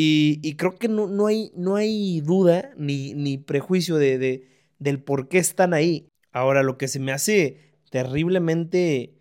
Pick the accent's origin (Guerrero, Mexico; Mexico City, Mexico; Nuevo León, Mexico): Nuevo León, Mexico; Monterrey; Aldo de Nigris, que es de aquí de donde yo soy, de Monterrey